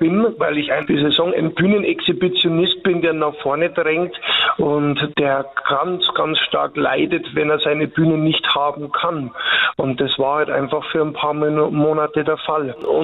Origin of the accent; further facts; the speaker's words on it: Landshut, Bavaria, Germany; born there; Ich bin ja in Landshut schließlich geboren und habe lange Zeit auch gewohnt dort